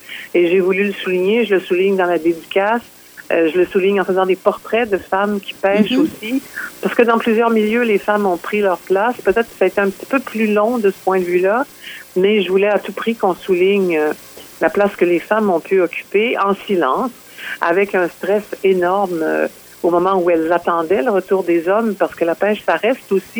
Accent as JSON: {"language": "French", "town": "La Pocatière", "region": "Quebec", "country": "Canada", "tie": "born or raised there", "said": "je suis originaire de la Pocatière"}